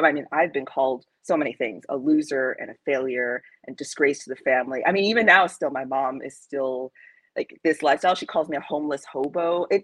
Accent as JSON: {"language": "English", "region": "New York", "country": "United States", "tie": "born or raised there", "said": "I did, yeah, Long Island mostly."}